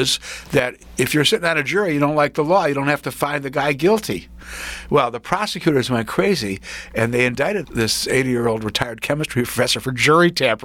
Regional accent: Wisconsin, United States; I grew up in Wisconsin when Senator Joseph McCarthy was our senator.

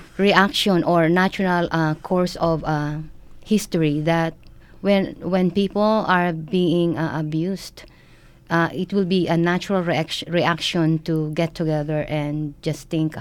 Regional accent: Philippines; now in United States; That's how I came from the Philippines, right?

